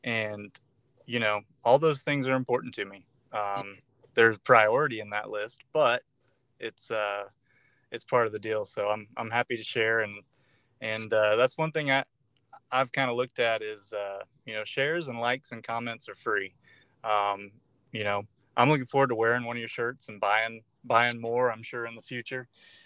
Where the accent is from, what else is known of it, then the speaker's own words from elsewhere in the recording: Florida, United States; Yeah, I grew up here in North Florida, and we were outdoors, shooting guns, and we had an old kids' compound bow.